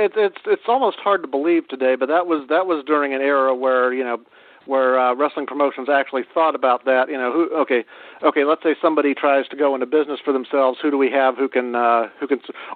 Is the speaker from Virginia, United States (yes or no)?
yes; Haysi, Virginia, United States; I've never heard of this town, and I grew up in Virginia. Hayseay, Virginia.